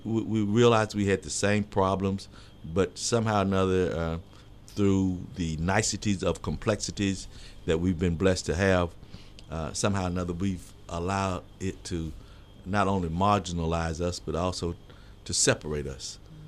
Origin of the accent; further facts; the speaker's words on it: Columbus, Georgia, United States; Born and raised in Columbus, Georgia.